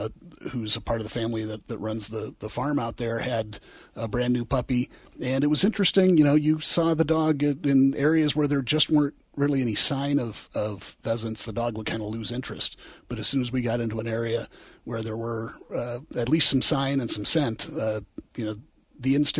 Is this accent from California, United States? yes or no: no; Iowa, United States; I grew up hunting pheasants in Iowa